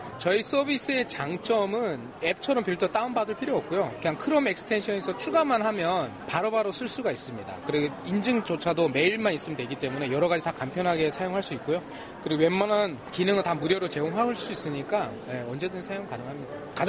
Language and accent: Korean; North Korea; 저는 이제 탈북민 출신 최초 유니콘 회사를 만드는 건 저 개인적인 욕심이고요